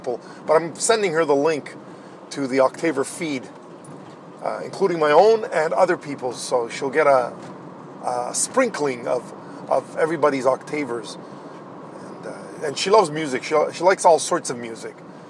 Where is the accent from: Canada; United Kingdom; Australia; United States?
Canada; Laval, Quebec; I'm basically going through my hometown, my old hometown of Laval West.